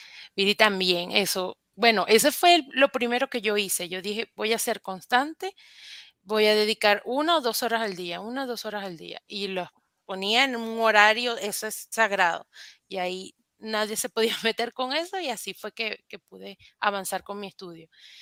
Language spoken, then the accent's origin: Spanish; Maracaibo, Zulia, Venezuela; now in Medellín, Colombia; Soy de Maracaibo, Venezuela, y estoy en Medellín.